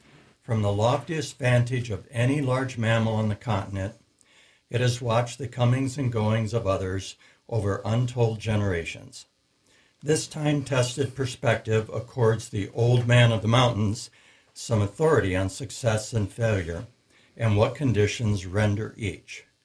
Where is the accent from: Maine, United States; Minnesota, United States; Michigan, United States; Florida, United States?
Michigan, United States; from a very young child growing up in Michigan in much different country than this.